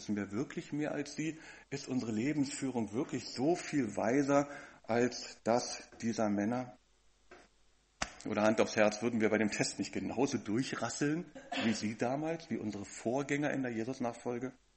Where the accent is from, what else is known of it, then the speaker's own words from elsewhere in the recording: Berlin, Germany; Als Berliner kennen wir diesen Begriff vielleicht noch.